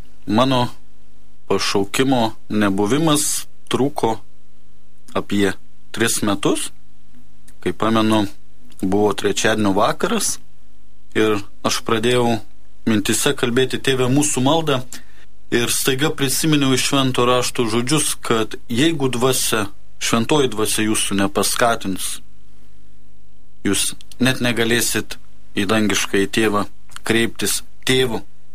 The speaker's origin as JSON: {"language": "Lithuanian", "town": "Troškūnai", "region": "Utena County", "country": "Lithuania", "said": "Esu kilęs iš Anykščių rajono, Troškūnų."}